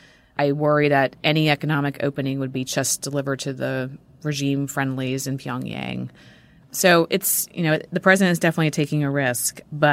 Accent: United States; it was deeply disturbing to me as an American to watch it

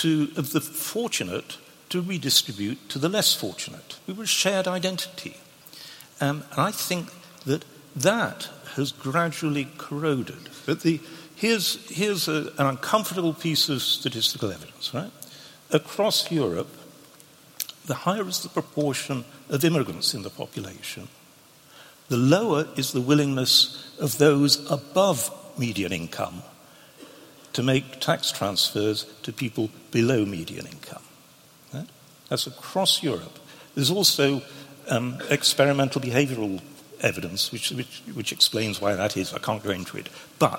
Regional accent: Sheffield, Yorkshire and the Humber, United Kingdom; I grew up in Sheffield, right, which is a proper place. And I grew up in an environment where I was surrounded by Scots, left, right, across the road, all Scots.

